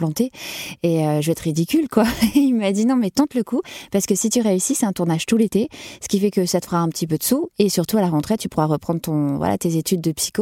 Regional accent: Lille, Hauts-de-France, France; accent: Ch'ti; Je venais de Lille, donc de ma province, avec mon petit accent ch'ti au départ.

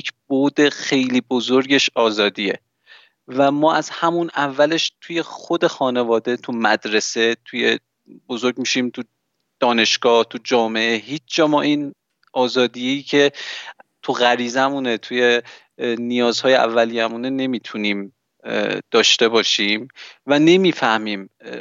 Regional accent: Iran; born there; من توی جمهوری اسلامی به دنیا اومدم

